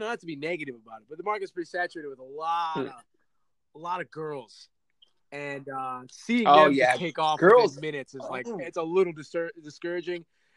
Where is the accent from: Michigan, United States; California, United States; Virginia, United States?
Michigan, United States; I'm from Michigan. And then I'll be like, yeah, Michigan is this and that.